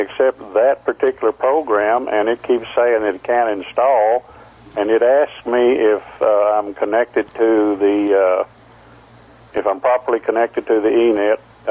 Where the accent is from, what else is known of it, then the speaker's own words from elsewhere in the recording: Amarillo, Texas, United States; Oh, I was raised in Amarillo, Texas.